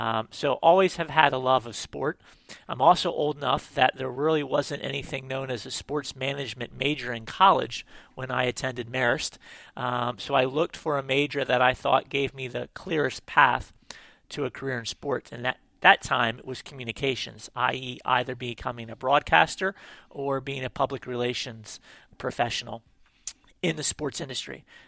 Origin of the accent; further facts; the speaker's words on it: Harrisburg, Pennsylvania, United States; had the opportunity to get a job with my hometown Harrisburg Heat, which is a professional indoor soccer team that played at the State Farm Show Arena in Harrisburg, Pennsylvania.